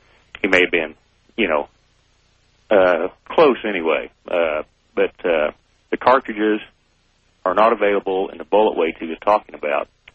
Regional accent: Kansas, United States; I'm from Kansas.

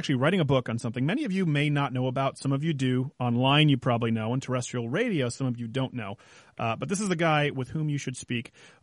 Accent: Quebec, Canada; we have the language police where I was raised in Quebec

